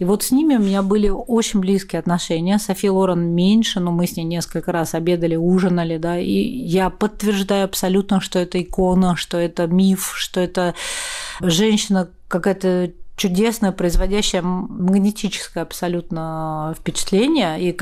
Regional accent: Moscow, Russia; я выросла вообще вот на Китай-городе, я родилась на улице Забелина.

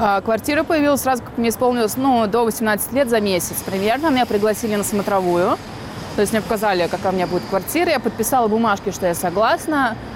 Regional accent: Moscow, Russia; born there; Я родилась в Москве. Дальше 6 лет я пробыла в дом ребенке. После 6 лет меня отправили уже в детский дом, определили. И там я с 6 лет до 17 прожила.

